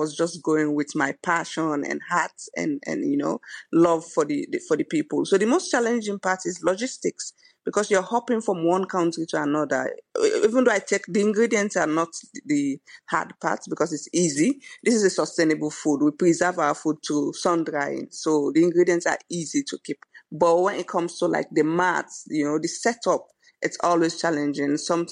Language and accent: English; Sierra Leone; also born or lived in Guinea; I'm a Fulani from Guinea-Conakry. That's where my family is from, but I was born and raised in Sierra Leone. But culturally, I'm so much more a Guinean because I used to spend a lot of time during vacations in Guinea.